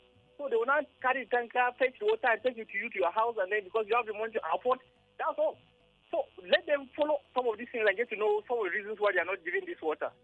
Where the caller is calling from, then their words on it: Florida, United States; I'm calling from Florida.